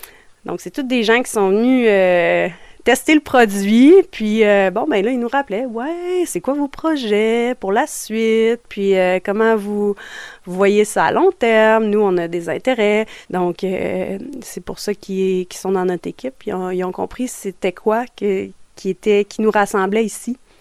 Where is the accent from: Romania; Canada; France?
Canada; Saint-Bruno-de-Montarville, Quebec; Je viens de Saint-Bruno sur la rive sud de Montréal. Donc, une Montarvilloise